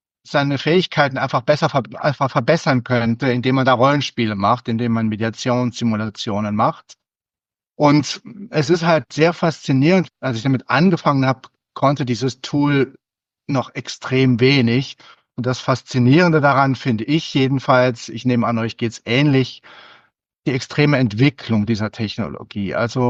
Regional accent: Saarbrücken, Saarland, Germany; now in Salzburg, Austria; Ich wohne seit über 20 Jahren in Salzburg, bin Saarbrücker eigentlich ursprünglich.

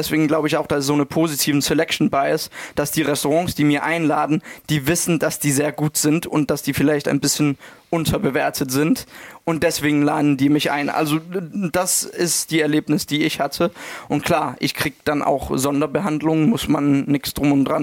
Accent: Denmark; besonders als Däne.

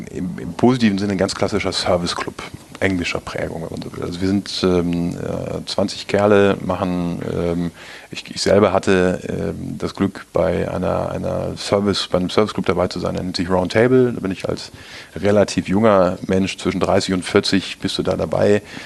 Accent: North Rhine-Westphalia, Germany; Für mich als Ostwestfale war das ein schwieriger Angang

